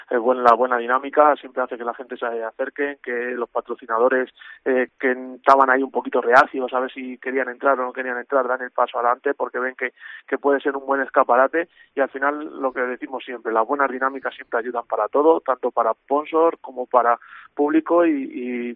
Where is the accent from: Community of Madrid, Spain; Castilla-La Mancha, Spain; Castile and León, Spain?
Community of Madrid, Spain; Madrid; Por ejemplo, en mi tierra, en Madrid, se juega mucho más al fútbol sala con balón.